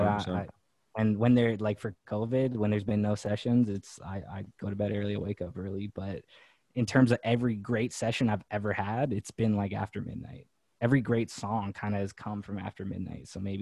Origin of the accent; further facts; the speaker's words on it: Manitoba, Canada; They don't know I'm from Manitoba.